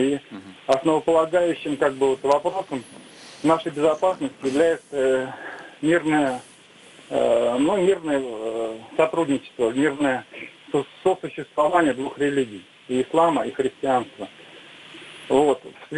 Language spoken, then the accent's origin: Russian; Moscow, Russia; я из Москвы.